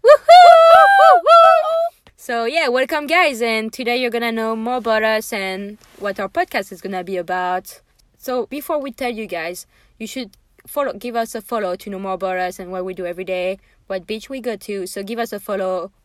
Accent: France; English is a second language; I forgot to tell our listener, but I thought that we knew with my accent. So yeah, I'm from France

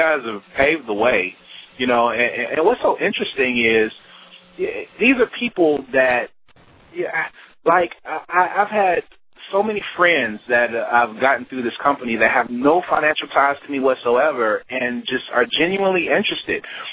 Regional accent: Chicago, Illinois, United States; Well, I'm from the Midwest. I'm from Chicago

